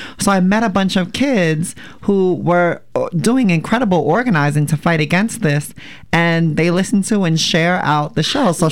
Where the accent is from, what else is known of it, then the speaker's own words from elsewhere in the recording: New Jersey, United States; now in Portland, United States; So I'm from New Jersey, and mm-hmm. people are asking me about this place.